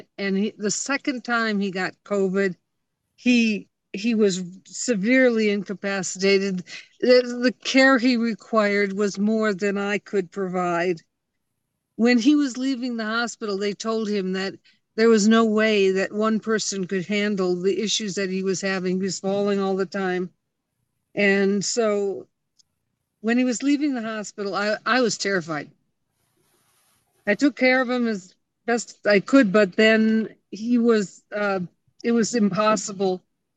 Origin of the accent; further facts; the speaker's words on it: Merrill, Wisconsin, United States; my husband and I and Ken, Bernie grew up in rural Wisconsin. I was born in Merrill, and Ken was born in Antigo.